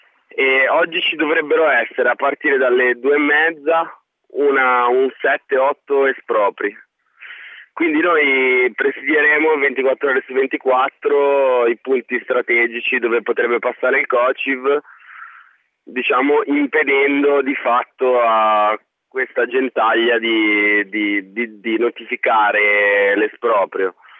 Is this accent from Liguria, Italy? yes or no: yes; Genoa, Liguria, Italy; Io poi personalmente sono di Genova